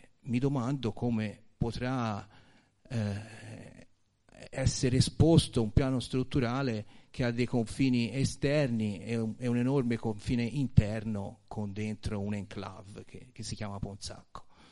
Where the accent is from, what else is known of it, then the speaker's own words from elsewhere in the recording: Buti, Tuscany, Italy; io vengo dal comune di Buti, Calcinaia, Palaia, eccetera